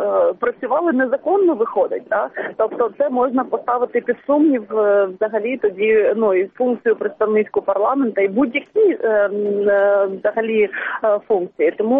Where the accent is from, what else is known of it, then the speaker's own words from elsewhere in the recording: Dnipro, Dnipropetrovsk Oblast, Ukraine; я сама з Дніпропетровська